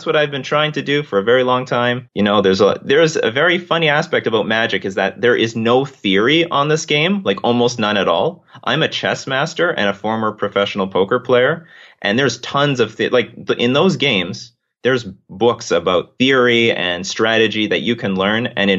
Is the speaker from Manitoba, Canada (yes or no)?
yes; Winnipeg, Manitoba, Canada; Yeah, I am. This Arctic wasteland, the middle of nowhere.